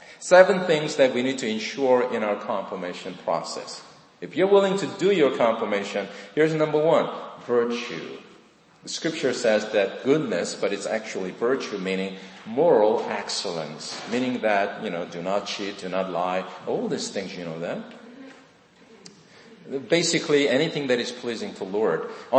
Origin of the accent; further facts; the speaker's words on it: Eatontown, New Jersey, United States; I came from Monmouth County in Eaton Town, right?